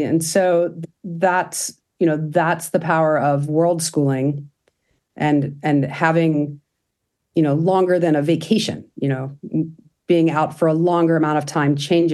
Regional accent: Colorado, United States; We're from Colorado and love the outdoors.

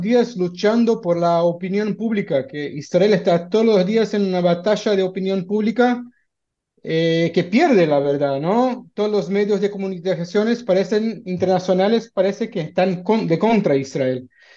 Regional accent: Brazil; Spanish is a second language; voy a intentar un poquito acá con mi portuñol porque soy de Brasil y hablamos despacito

